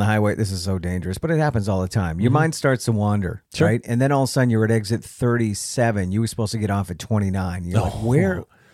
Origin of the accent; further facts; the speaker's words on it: Milford, Massachusetts, United States; He's from Hopedale. I'm from Milford.